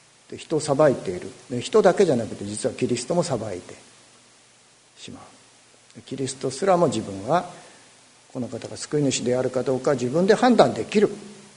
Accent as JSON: {"language": "Japanese", "town": "Tsuyama", "region": "Okayama", "country": "Japan", "tie": "born or raised there", "said": "津山っていうところで生まれ育ったんですが、そこに行くと、もう十数年行ってないんですけど、10年近く私は津山に足踏み入れてませんが、"}